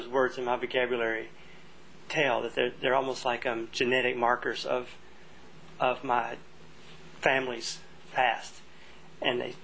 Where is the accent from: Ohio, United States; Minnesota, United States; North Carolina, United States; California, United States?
North Carolina, United States; But because I am a Southerner, a North Carolinian of Appalachian Scots-Irish descent, offspring of farming families on both sides